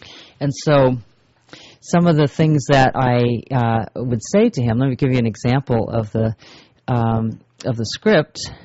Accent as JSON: {"language": "English", "town": "Santa Barbara", "region": "California", "country": "United States", "said": "I, I'm from Santa Barbara, so I told him that I could help him get on those."}